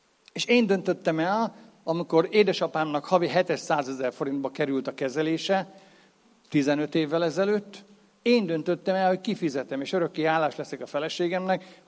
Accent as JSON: {"language": "Hungarian", "town": "Nyíregyháza", "region": "Szabolcs-Szatmár-Bereg", "country": "Hungary", "tie": "born or raised there", "also_born_or_lived": "Tiszalök", "said": "én nyíregyházi gyerek vagyok, Tiszalökön születtem, de nyíregyházi. Ha az előbb azt mondtam, hogy tiszalöki paraszgyerek vagyok, akkor most azt mondom, hogy nyíregyházi paraszgyerek vagyok."}